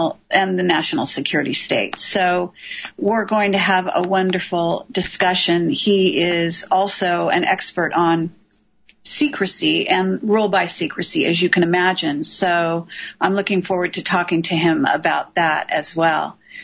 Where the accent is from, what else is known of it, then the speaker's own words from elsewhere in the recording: United States; people like us who consider free speech to be one of the rights as an American.